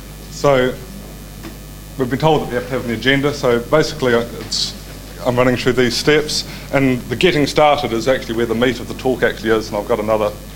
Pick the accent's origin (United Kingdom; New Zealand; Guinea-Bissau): New Zealand; I'm from New Zealand.